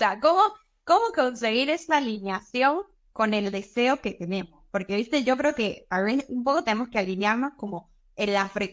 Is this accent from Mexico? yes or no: no; Venezuela; moved away; yo que soy venezolana, que emigré hace un montón de tiempo